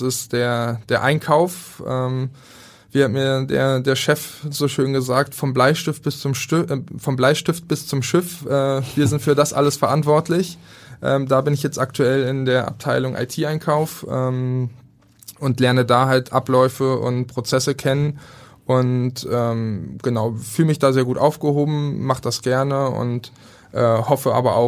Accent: Berlin, Germany; Also für mich halt als Berliner, es fällt einem schwer

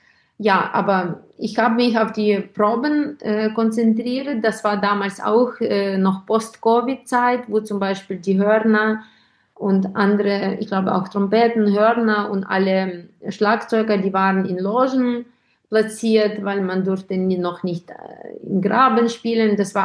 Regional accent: Ukraine; German is a second language; ob ich jetzt also gut bin oder schlecht bin für mein Heimatland.

